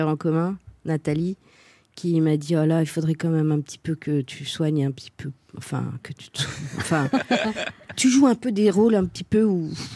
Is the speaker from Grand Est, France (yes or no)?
yes; Verdun, Grand Est, France; born there; Bah oui, mais je suis née à Verdun, hein, n'oublions pas.